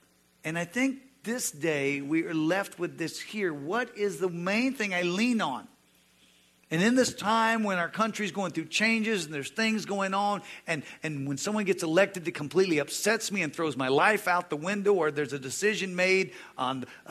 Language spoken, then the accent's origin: English; United States; I am from the United States of America